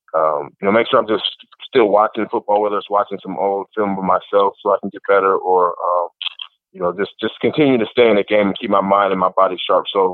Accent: Midwest, United States; growing up in the Midwest, it just was nice to enjoy the warm weather in the middle of January, for when it's, really cold up here.

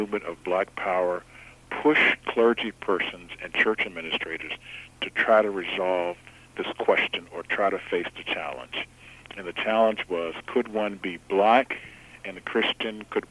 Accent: Virginia, United States; now actually from the South, I'm from Virginia, born in 1953, so I went through apartheid and the civil rights and all of that, and the black power movement as a teenager.

